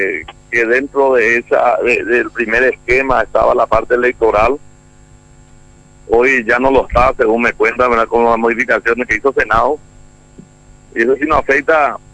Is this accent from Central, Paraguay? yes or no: no; Itapúa, Paraguay; yo vengo del departamento de Itapúa.